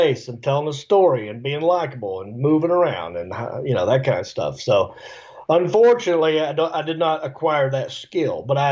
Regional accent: Hickory, North Carolina, United States; I'm from Hickory.

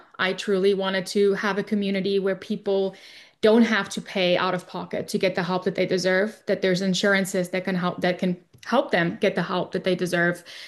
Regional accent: South Africa; moved away as an adult; now in United States; I was born and raised in South Africa for 18 years

